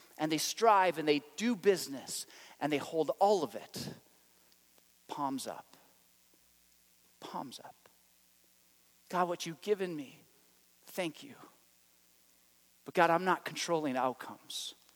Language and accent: English; Canada; And this might be weird for you because we're Canadian and we're at Mount Olive.